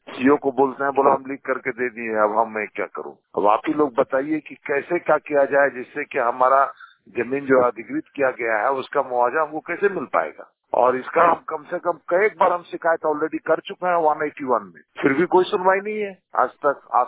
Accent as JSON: {"language": "Hindi", "town": "Gomia", "region": "Jharkhand", "country": "India", "said": "सरन बोकारो जिला का गोमिया प्रखंड का रहने वाला हूँ।"}